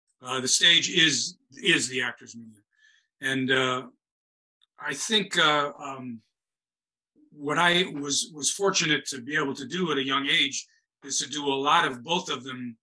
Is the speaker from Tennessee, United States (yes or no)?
no; Toledo, Ohio, United States; I was from Toledo, Ohio. I didn't know anything about New York, for Christ's sake.